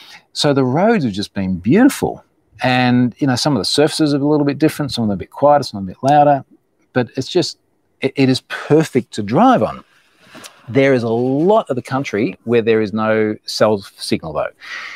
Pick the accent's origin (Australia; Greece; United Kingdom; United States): Australia; Queensland; my home state of Queensland